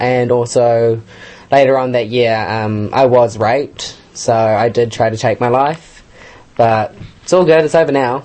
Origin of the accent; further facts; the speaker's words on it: Wellsford, Auckland, New Zealand; also born or lived in North Shore; I was originally born in South Auckland, moved to the North Shore, then I moved up north to Wellsford and lived there for 16 years, from 10 to 16.